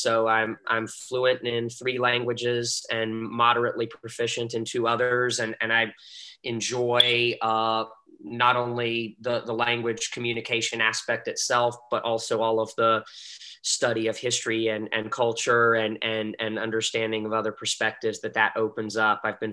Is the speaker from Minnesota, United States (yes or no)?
no; North Carolina, United States; Well, I grew up in North Carolina, and although we do have a professional franchise there, I'm not an NBA fan.